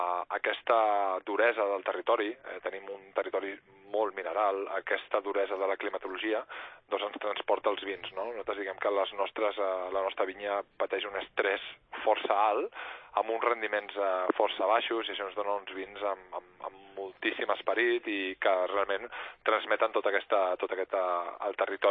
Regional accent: Barcelona, Catalonia, Spain; now in Lleida, Spain; Com passa amb Lleida, soc barceloní, però vaig venir aquí fa molts anys.

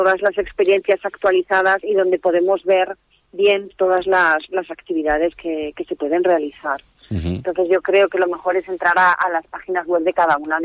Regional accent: Aragon, Spain; está mal que lo diga yo porque soy de aquí, de Somontano

